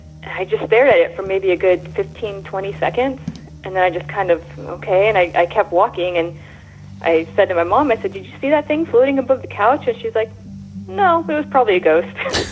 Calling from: Spokane, Washington, United States; I'm calling from Spokane, Washington.

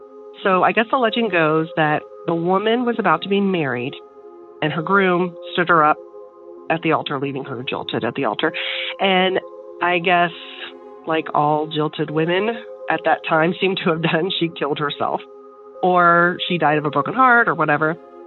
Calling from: Missouri, United States; I'm calling from Missouri, and I have a hometown legend for you. I used to live in a very small town in Leeton, Missouri.

